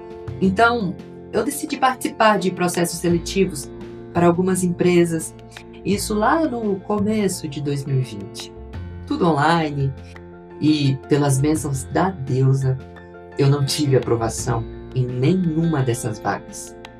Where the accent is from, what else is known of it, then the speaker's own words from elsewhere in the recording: Vila Velha, Espírito Santo, Brazil; sou de Vila Velha, Espírito Santo.